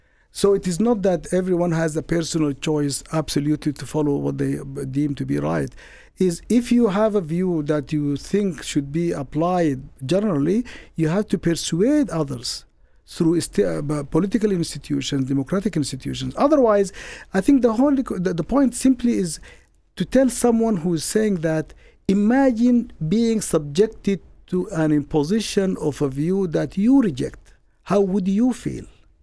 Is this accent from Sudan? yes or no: yes; Sudan; moved away as an adult; As a Muslim growing up in Sudan, where I lived the first 40 years of my life